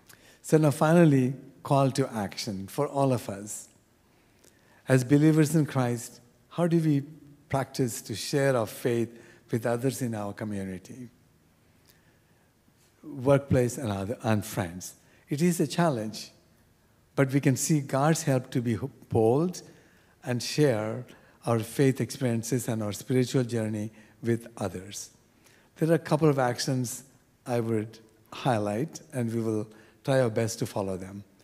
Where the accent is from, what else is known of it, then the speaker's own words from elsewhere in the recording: India; since I come from India where the people will have long names.